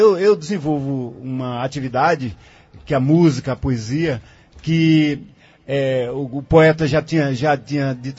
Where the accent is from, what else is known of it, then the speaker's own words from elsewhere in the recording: Tabira, Pernambuco, Brazil; aqui no Pajeú, na minha terra, né, em Tabira. Todos sabem que eu sou natural de Tabira.